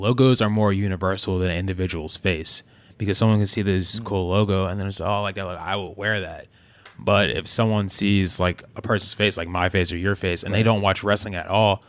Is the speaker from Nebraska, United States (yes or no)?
no; Pittsburgh, Pennsylvania, United States; Yeah, I'm from Pittsburgh.